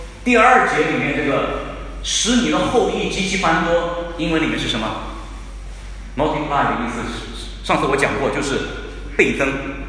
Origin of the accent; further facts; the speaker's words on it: China; 我们中国人就知道说爸爸有钱不代表着你的儿子还有钱